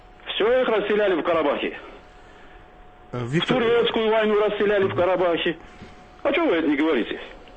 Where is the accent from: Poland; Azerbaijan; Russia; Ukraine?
Azerbaijan; Baku; Я по национальности грузин, но коренной бакинец